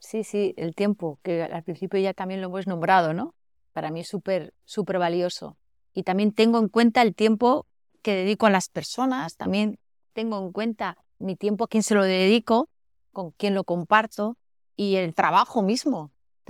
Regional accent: Basque Country, Spain; Yo soy vasca y el País Vasco es una región bastante hacia adentro. Las emociones no se expresan, ¿no? Somos un poquito fríos, más distantes que el resto de España.

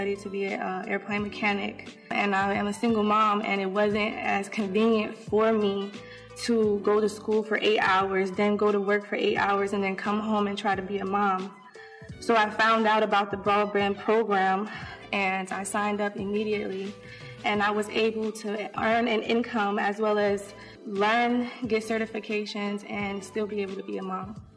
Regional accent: Newark, New Jersey, United States; I'm from Newark, New Jersey.

